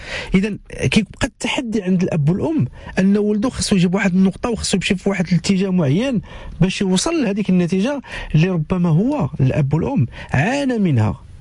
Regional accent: Morocco; نحن كاسره مغربيه

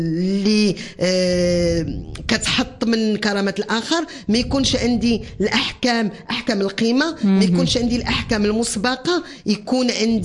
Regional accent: Morocco; وحنا مغاربة نؤمن ان شوية من الحنة وشوية من رطوبية اليدين

